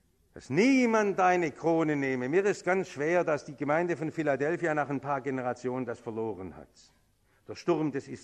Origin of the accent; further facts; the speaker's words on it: Germany; Ich kann nicht darüber reden, weil wir als Deutsche große Schuld an der Synagoge haben.